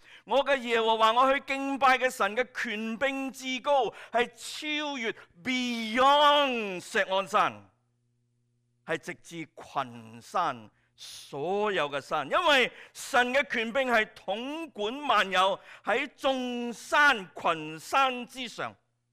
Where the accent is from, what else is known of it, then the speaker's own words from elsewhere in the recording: Hong Kong; 这个跟我们香港来的人的背景可能有点不太理解，因为我们在香港很大的庙不是在山上，在山脚或者山腰。